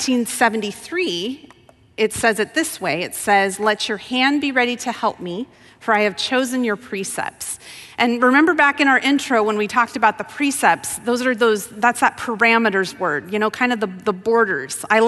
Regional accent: Wyoming, United States; also born or lived in Colorado; I went to high school in Colorado. I grew up in Wyoming. And I chose a college in Oregon, much to my parents' chagrin.

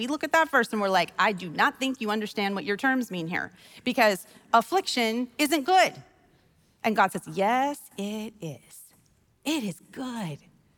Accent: Wyoming, United States; I'm from Wyoming and it is unbelievably windy there.

